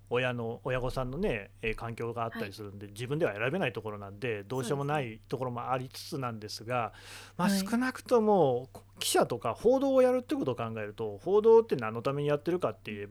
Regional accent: Aichi, Japan; 高校はその僕は愛知県ですけど、愛知県内ではまあそれなりのトップクラスの学校に行くと

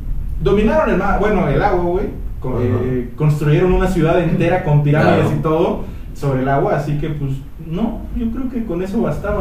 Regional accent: Mexico; nosotros que somos mexicanos, creo que por eso nunca se hicieron a la mar nuestros antepasados

